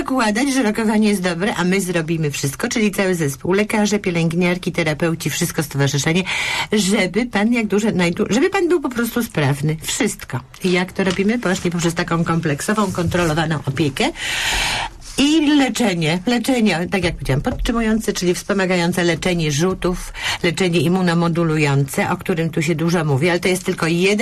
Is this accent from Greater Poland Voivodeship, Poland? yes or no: yes; Poznań, Greater Poland Voivodeship, Poland; ja jestem poznanianką